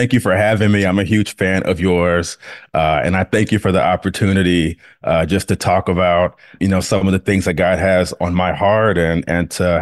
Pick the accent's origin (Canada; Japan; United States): United States; Baton Rouge, Louisiana; I'm from Baton Rouge, Louisiana. And so I went to Louisiana State University for college.